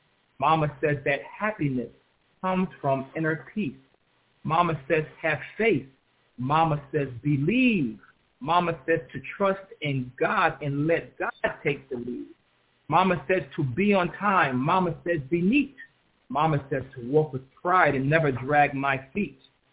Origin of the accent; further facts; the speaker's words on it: New York City, New York, United States; I grew up in Crown Heights, which is a much different neighborhood now than it was when I grew up.